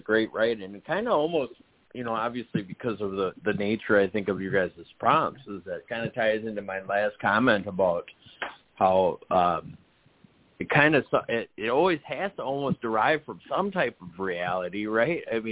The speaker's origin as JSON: {"language": "English", "town": "Weaverham", "region": "North West England", "country": "United Kingdom", "tie": "born or raised there", "said": "the area where I live is called Weaverham, which means the village on a river."}